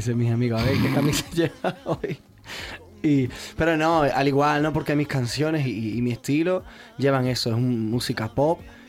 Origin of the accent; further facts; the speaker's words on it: Mairena del Alcor, Andalusia, Spain; Allí en mi tierra, en Mairena del Alcor, en Sevilla, que es la primera feria de abril.